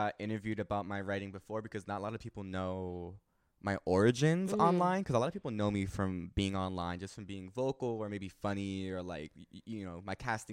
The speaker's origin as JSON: {"language": "English", "town": "Bushwick", "region": "New York", "country": "United States", "tie": "born or raised there", "said": "So, yeah, like growing up in Bushwick and when you were a gay kid back in the days, obviously it's different now."}